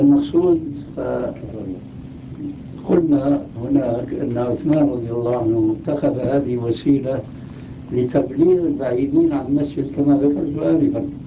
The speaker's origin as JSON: {"language": "Arabic", "town": "Damascus", "region": "Damascus Governorate", "country": "Syria", "said": "وأنا قلت لما أثيرت هذه المسألة عندنا في دمشق الشام"}